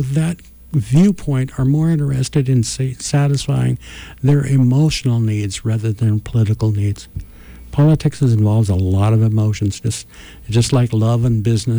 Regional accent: California, United States; as much as being a Californian as I am, I would love to see my state have more influence.

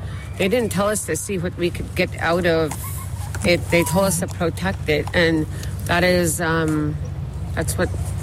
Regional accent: Fort Yukon, Alaska, United States; I am from Fort Yukon, Alaska.

